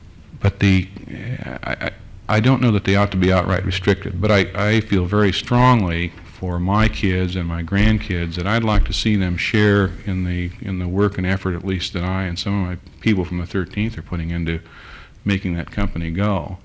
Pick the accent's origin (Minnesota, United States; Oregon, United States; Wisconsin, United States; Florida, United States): Oregon, United States; Portland; I'm an attorney from Portland, Oregon. I'm a quarter blood.